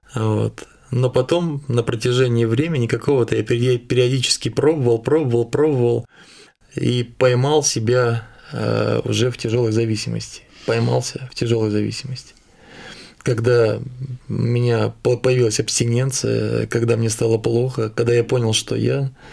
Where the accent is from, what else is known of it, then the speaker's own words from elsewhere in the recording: Zubtsov, Tver Oblast, Russia; born there; Я родился в Тверской области, это небольшой провинциальный город Зубцов, на берегу Волги стоит очень красивый город, старый город. Родился в семье обычных тружеников, в простой семье.